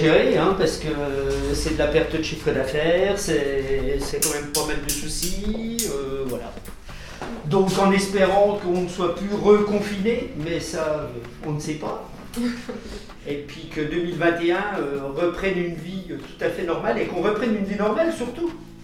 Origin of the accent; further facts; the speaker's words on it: Auxonne, Bourgogne-Franche-Comté, France; Alors, moi je suis né à Auxonne. Je suis né à Auxonne en 53.